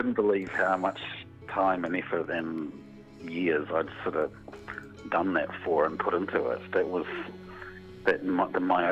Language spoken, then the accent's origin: English; New Zealand; being a Kiwi, enjoyed my cups of tea